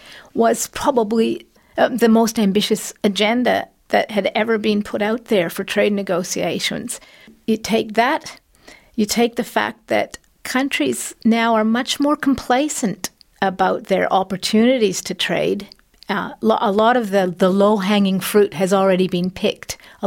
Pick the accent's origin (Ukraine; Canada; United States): Canada; now in Australia; when I moved to Australia from Canada in the mid-1980s, the price of cars was, I found it amazing and horrifying.